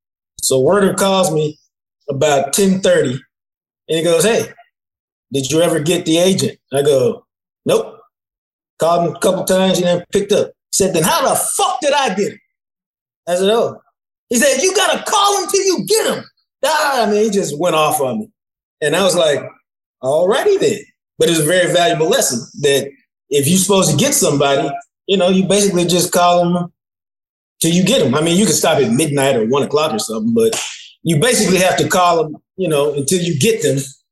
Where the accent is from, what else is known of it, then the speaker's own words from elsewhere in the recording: Dallas, Texas, United States; I grew up in Dallas, and I just could not see myself in a small city.